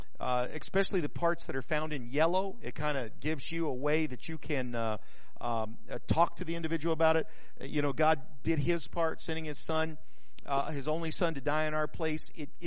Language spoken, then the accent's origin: English; New Mexico, United States; I'm from New Mexico. I'm not from New York.